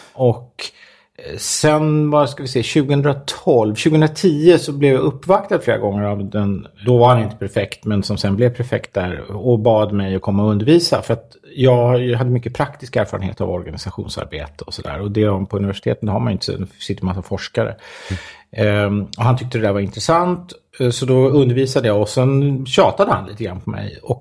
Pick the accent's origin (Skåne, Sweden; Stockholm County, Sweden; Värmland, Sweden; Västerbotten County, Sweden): Stockholm County, Sweden; Stockholm; Jag kommer från orten, från Hässelby gård.